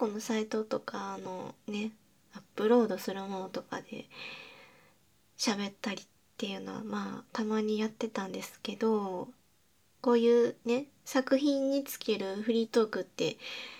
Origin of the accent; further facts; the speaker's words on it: Osaka, Japan; 私、関西の大阪の方の出身なんで、京都弁とはちょっと違う感じになるんですけど